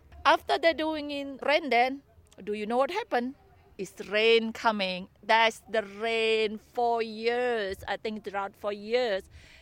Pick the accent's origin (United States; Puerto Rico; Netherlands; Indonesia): Indonesia; English is a second language; moved away as an adult; now in United Kingdom; I'm from Indonesia. I end up in Kasemen. Of course, I married a gentleman from England who stay in Kasemen. What do you call, move from England. I arrived 2005. It's really, really remote